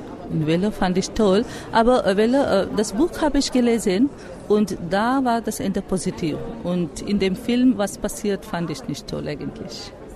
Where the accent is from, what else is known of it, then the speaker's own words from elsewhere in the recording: Pune, Maharashtra, India; German is a second language; Ich komme aus Indien, aus Pune und seit 22 Jahren unterrichte ich Deutsch als Fremdsprache.